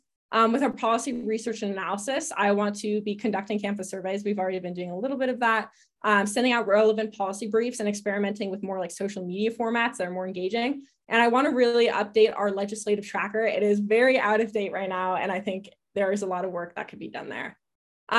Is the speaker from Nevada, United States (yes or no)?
yes; Reno, Nevada, United States; A little bit about me. I am a rising junior. I'm studying international affairs and political science. I am originally from Reno.